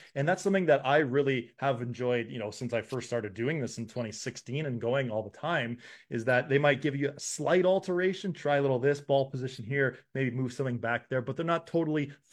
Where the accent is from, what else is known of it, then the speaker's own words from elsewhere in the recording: Canada; we're Canadian, it's early March.